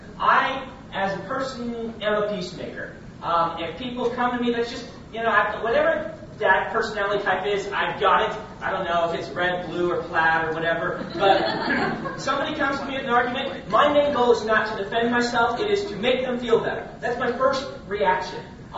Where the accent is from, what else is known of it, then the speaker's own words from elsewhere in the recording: Nebraska, United States; I grew up in Nebraska where I was the only LDS kid in my school other than my brother.